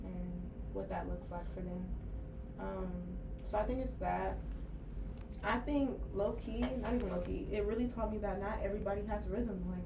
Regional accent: Inglewood, California, United States; Okay, well … I'm from Inglewood, California.

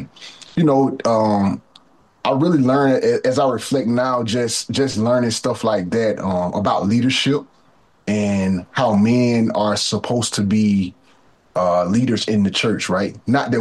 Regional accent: Prattville, Alabama, United States; also born or lived in Montgomery; So I was born in Montgomery, Alabama, which is 15 minutes north of my hometown, Prattville, Alabama, the capital.

